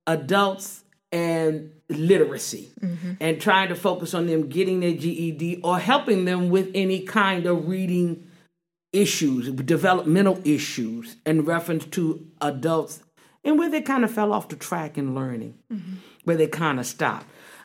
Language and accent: English; Washington, District of Columbia, United States; I was born at Georgetown Hospital. I was raised in Northwest D.C. in Ward 4.